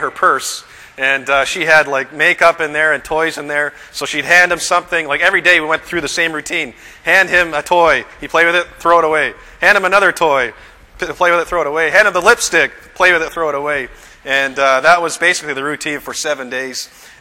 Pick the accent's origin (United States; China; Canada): Canada; and I'm from Canada A, a little ways north.